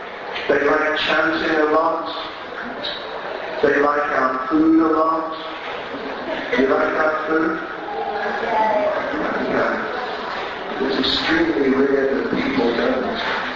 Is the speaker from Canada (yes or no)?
no; New Zealand; and I'm originally from New Zealand.